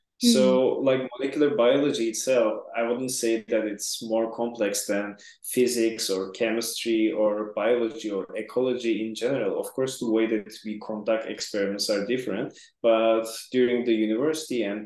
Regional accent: Turkey; English is a second language; moved away as an adult; now in Switzerland; So I am originally from Turkey.

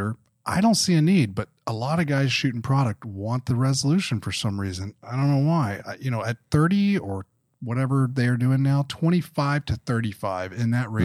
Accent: Kentucky, United States; Yeah, that's where I grew up on the East. Everything was a Coke.

